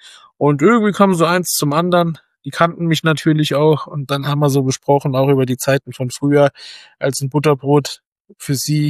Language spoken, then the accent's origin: German; Hesse, Germany; Ich war kurz in der TZ, der Bayer des Tages. Und das als Hesse muss man auch erstmal schaffen.